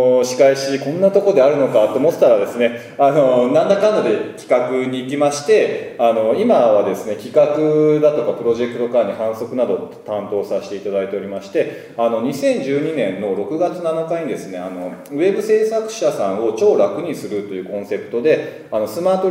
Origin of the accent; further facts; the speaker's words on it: Yokohama, Kanagawa, Japan; also born or lived in Kobe; で、神戸で生まれまして、横浜で育ちました。生粋の浜っ子です。